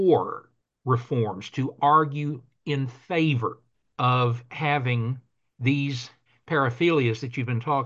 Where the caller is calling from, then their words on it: Arkansas, United States